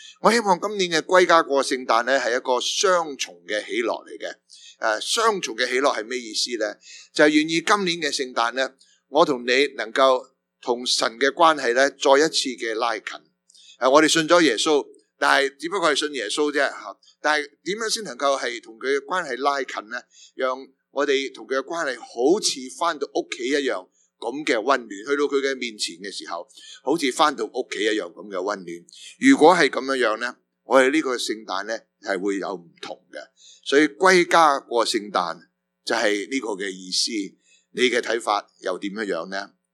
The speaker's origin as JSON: {"language": "Cantonese", "country": "Hong Kong", "tie": "born or raised there", "moved": "yes", "said": "我记得我哋係去年定前年呢，我哋返香港嘅时候，我带我啲细蚊仔返去我喺边度长大嘅嗰个地方"}